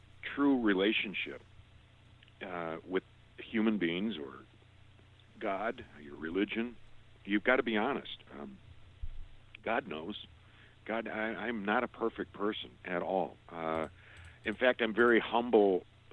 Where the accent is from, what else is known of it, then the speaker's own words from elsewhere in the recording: Detroit, Michigan, United States; born there; Oh, I was born outside Detroit, Michigan, and I look back at it.